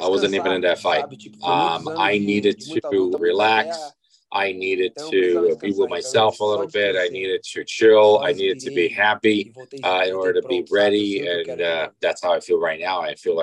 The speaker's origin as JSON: {"language": "English", "country": "Brazil", "tie": "born or raised there", "said": "Being born and raised in Brazil."}